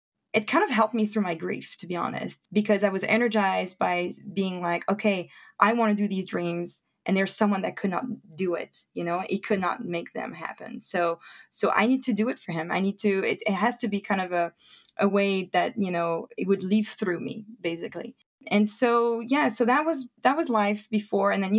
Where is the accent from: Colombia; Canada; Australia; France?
France; But one weird thing about me growing up in France was I was really attached to the United States.